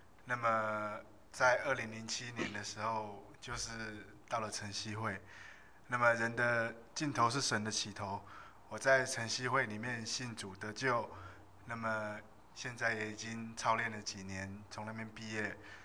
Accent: Taiwan; 我来自台湾。

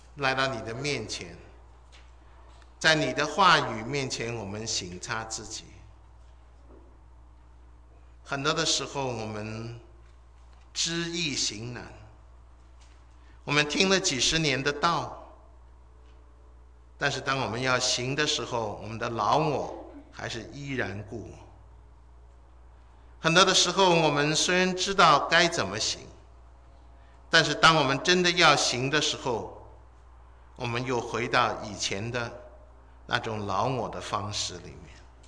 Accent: China; now in United States; 完了那个我们中国人去买米是多少？

